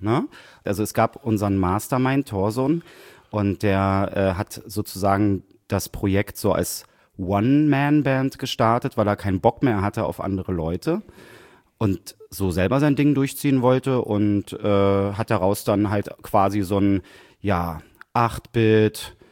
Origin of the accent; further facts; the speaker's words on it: Berlin, Germany; Ich komme aus Berlin tatsächlich, ich bin da geboren.